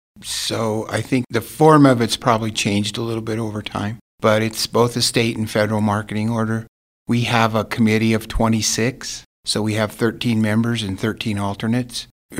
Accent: Brighton, Colorado, United States; I'm from Brighton, Colorado, originally. I moved here about 23 years ago.

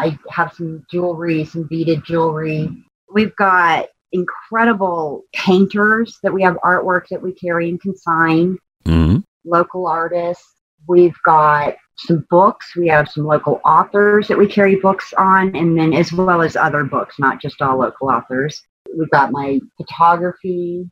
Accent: Houston, Texas, United States; born there; Yeah, I was born in Houston, and I've grew up everywhere else is kind of the best way to put it. Moved every few years, so I've kind of lived everywhere.

